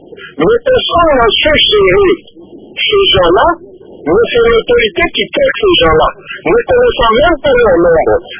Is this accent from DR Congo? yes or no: yes; Mokambo, Haut-Katanga, DR Congo; Les Zambiens viennent chez nous au Congo, à Mokambo